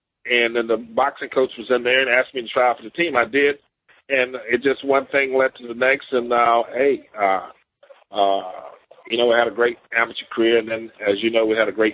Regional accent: Magnolia, North Carolina, United States; I grew up in Magnolia, North Carolina. It's between Wilmington and Raleigh, North Carolina.

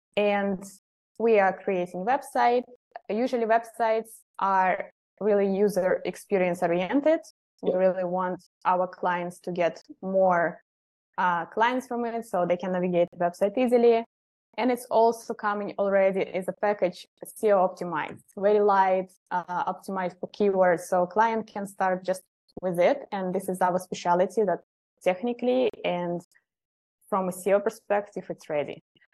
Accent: Russia; I'm from Russia.

